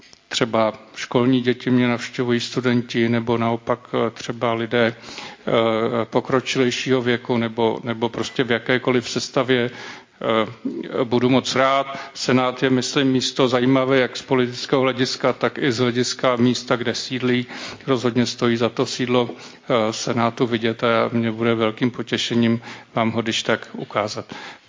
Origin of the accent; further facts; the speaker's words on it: Prague, Czechia; Já jsem se narodil na Štvanici, takže jako to je jako úplně přesně na hranici. Ale každopádně na Praze 7 jsem vyrůstal a prožil jsem tam prakticky polovinu svého života